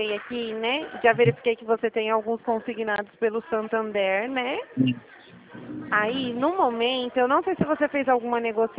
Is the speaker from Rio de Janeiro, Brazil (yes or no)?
no; Dracena, São Paulo, Brazil; Eu sou da cidade de Dracena